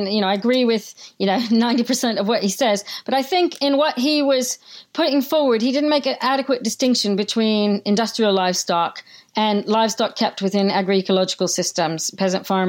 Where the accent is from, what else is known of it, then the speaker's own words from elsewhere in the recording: United States; moved away as an adult; now in England, United Kingdom; I came from America and my family were farmers from India, you know, in the previous generation before my parents, and my mother's family was farming in Iowa. But I moved here to England